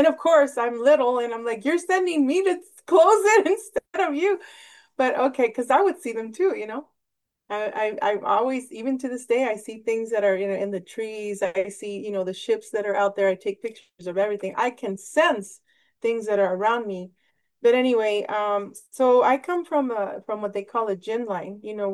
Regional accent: Nogales, Arizona, United States; I can tell you when I was born in Nogales, Sonora, Mexico, and after I was 1 years old, 1 year old, my father and mother immigrated us to Nogales, Arizona.

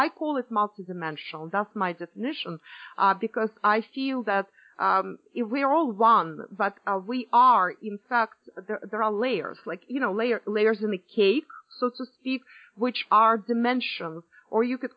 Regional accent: Russia; English is a second language; moved away; also born or lived in Cuba; not only I grew up in Russia and partially went to school in Russia, then after that I moved to the West, as well as I lived in the East, and I lived in Cuba, and I lived all over.

